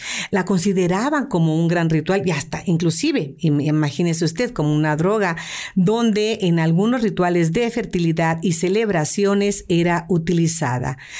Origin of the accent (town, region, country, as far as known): Mexico